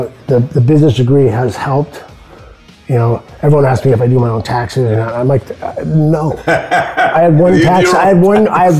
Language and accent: English; Santa Barbara, California, United States; I grew up in Santa Barbara, California.